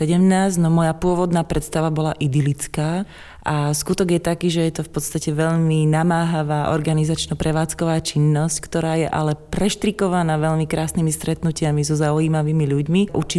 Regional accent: Zvolen, Banská Bystrica Region, Slovakia; Ja som pôvodne Zvolenčanka

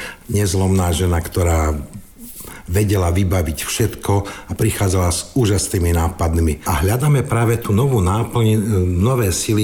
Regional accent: Liptovský Mikuláš, Žilina Region, Slovakia; also born or lived in Prague, Czech Republic; aj keď sme vyrastali v Prahe a aj v tom Liptovskom Mikuláši, tak mamka hovorila aj po česky, otec po slovensky

